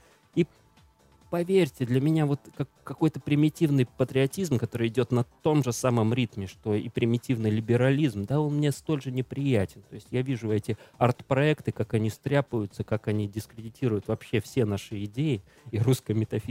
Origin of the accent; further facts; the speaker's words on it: Latvia; Я русский из Прибалтики. У меня не было гражданства.